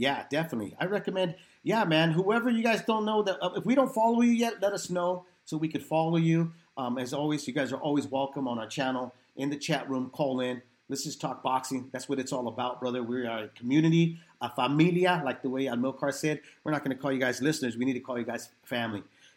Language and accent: English; San Jose, California, United States; I lived in San Jose, born and raised in San Jose downtown, and I used to go to Milpitas.